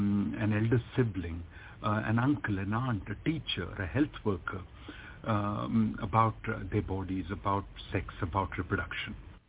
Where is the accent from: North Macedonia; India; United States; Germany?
India; Mumbai, Maharashtra; I'm 60, and you know, the sexuality education I had when I was a student of 13 in growing up in Bombay in India